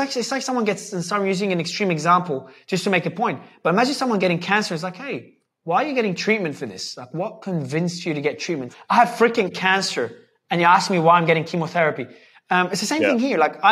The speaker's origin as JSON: {"language": "English", "town": "Melbourne", "region": "Victoria", "country": "Australia", "tie": "born or raised there", "moved": "yes", "lives_now": "Dubai, United Arab Emirates", "said": "Australia, man. Melbourne."}